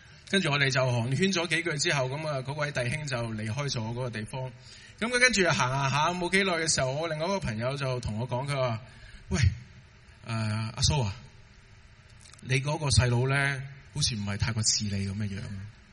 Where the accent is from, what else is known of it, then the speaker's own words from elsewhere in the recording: Hong Kong; 不过我们很多时候，我们香港人都很忙